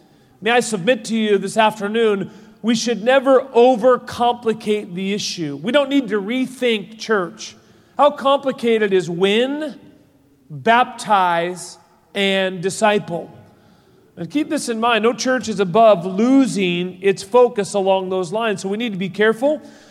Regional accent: Seattle, Washington, United States; I'm from Seattle, Washington. I'm 20 minutes north of Seattle is where our church is.

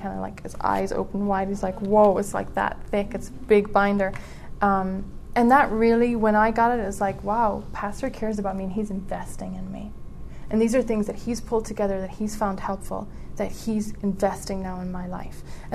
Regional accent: Ireland; moved away; And being Irish, I do not eat pumpkin pie, period.

